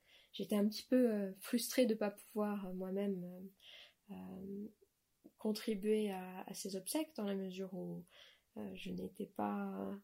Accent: New York, United States; Dans ma ville de naissance, du coup, j'ai grandi à New York

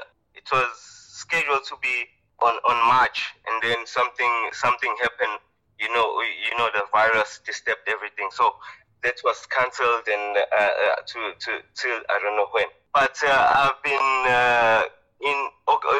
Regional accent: South Africa; from South Africa, and I was born here in South Africa, and I'm 37 years old.

